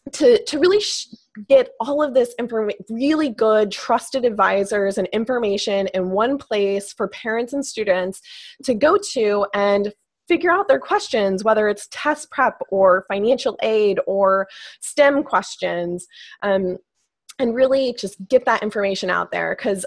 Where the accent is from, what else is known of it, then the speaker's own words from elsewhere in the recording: Midwest, United States; And at my school, not a lot of students had applied to Ivy League schools. I'm from the Midwest.